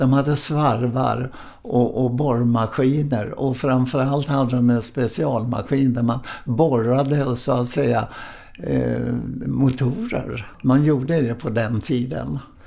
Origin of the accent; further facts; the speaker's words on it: Stockholm, Stockholm County, Sweden; born there; Jag är född på Kungsholmen.